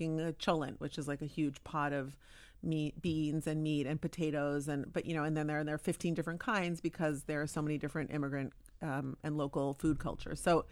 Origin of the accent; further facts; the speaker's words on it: Palo Alto, California, United States; It was, but I grew up Orthodox Jewish, but I grew up in Palo Alto.